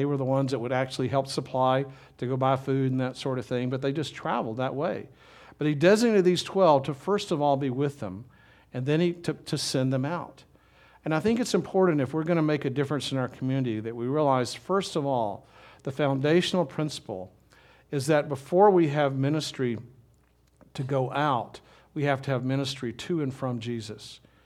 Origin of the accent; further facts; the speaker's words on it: Minden, United States; I remember I grew up in Minden, and many of you are here from Minden